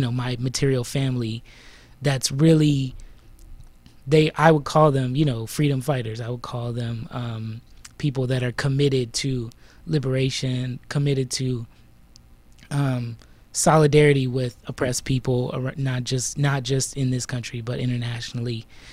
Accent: California, United States; now in New York City, United States; Originally I'm from the Bay Area, in which gentrification, as you mentioned, is rampant. I now live in New York City

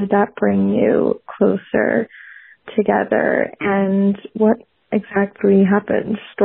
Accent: Chicago, Illinois, United States; I'm from Chicago, Illinois.

